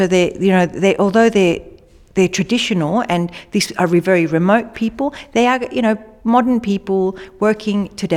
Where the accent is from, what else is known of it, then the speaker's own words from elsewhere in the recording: Sydney, New South Wales, Australia; I grew up in Sydney